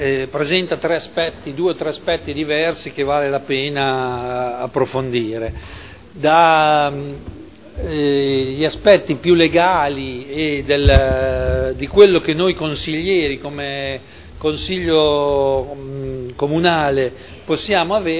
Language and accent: Italian; Modena, Emilia-Romagna, Italy; noi che siamo di Modena